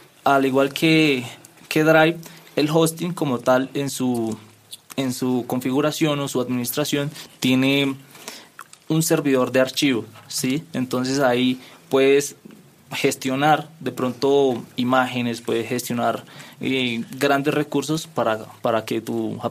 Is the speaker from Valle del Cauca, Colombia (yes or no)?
no; Paz de Ariporo, Casanare, Colombia; now in Bogotá, Colombia; Soy llanero, soy de Pasareporo, Casanare. Llevo viviendo acá en Bogotá 5 meses por lo de la empresa.